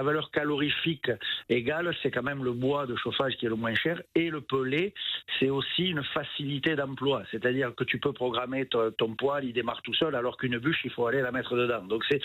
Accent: Occitanie, France; chez nous, dans le Tarn, on commence à mettre du pin maritime

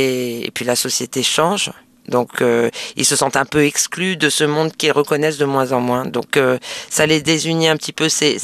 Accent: Nice, Provence-Alpes-Côte d'Azur, France; now in Paris, France; Moi, je ne suis pas une Parisienne de naissance. Hein, je suis une Niçoise.

